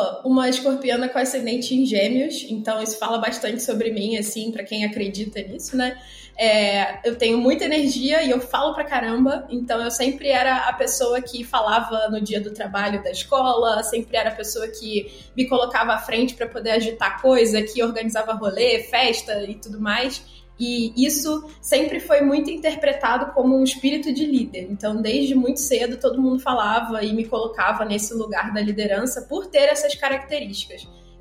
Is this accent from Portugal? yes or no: no; Rio de Janeiro, Brazil; moved away as an adult; now in São Paulo, Brazil; Bom, eu sou carioca. Tô aqui em São Paulo já tem 5 anos e meio já. Bastante tempo para um carioca em São Paulo.